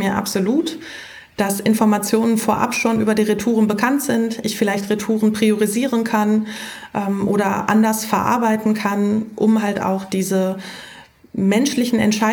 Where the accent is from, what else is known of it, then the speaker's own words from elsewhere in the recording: Dortmund, North Rhine-Westphalia, Germany; als Dortmunder